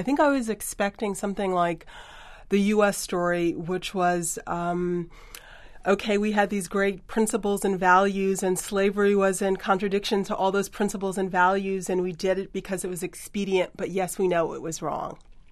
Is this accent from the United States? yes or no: yes; United States; my distance as an American from a Ghanaian